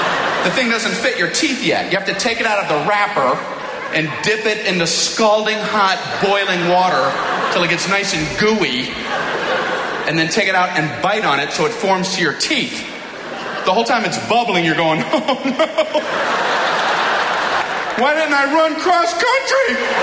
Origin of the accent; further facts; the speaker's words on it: Miami, Florida, United States; So I grew up in Miami, Florida.